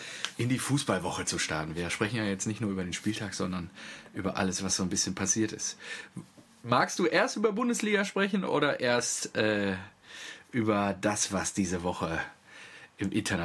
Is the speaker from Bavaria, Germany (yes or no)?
no; Übbenhagen, North Rhine-Westphalia, Germany; Also du kennst das Kaff, in dem ich aufgewachsen bin